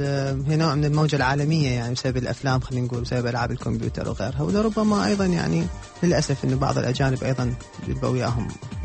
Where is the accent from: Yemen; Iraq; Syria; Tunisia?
Iraq; بالنسبة لنا إحنا كعراقيين يمكن تعودنا على ظرف اقتصادية صعبة